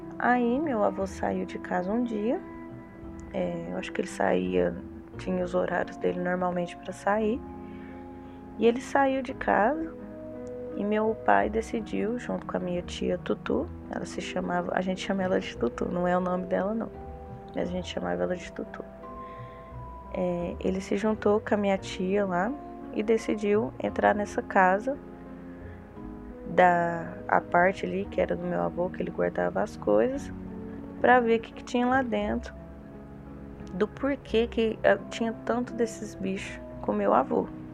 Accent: São Paulo, Brazil; eu tenho 30 anos, eu sou do interior de São Paulo

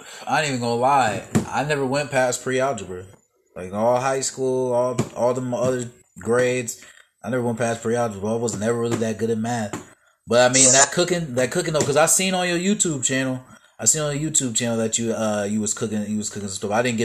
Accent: Canton, United States; Yeah, you gotta be careful, man, because it is a small city, you know what I'm saying? I'm from Canton, too, and it's just been the same

